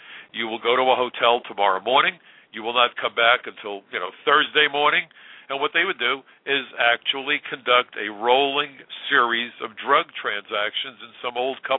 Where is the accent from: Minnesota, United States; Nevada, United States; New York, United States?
New York, United States; I'm a New Yorker, and I love the diversity that we have, especially in New York.